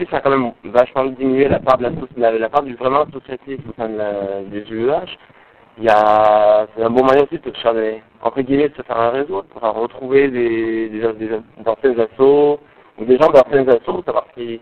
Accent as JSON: {"language": "French", "town": "Marseille", "region": "Provence-Alpes-Côte d'Azur", "country": "France", "said": "il y avait des Parisiens, il y avait des Belges, moi j'étais de Marseille."}